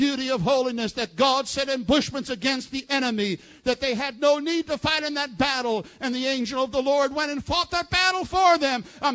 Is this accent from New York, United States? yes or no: yes; New York City, New York, United States; born there; I was born in New York City in the Bronx.